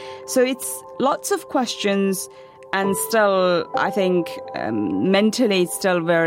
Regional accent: Afghanistan; I am 32 years old. I was born in Afghanistan in 1989. I was 7 years old when I went to school, and I was told that the Taliban say girls can't come in.

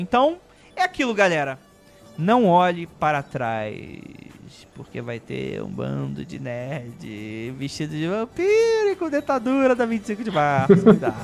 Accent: Rio de Janeiro, Brazil; eu sou um cara que, nascido e criado no Rio de Janeiro, é muito padrãozinho.

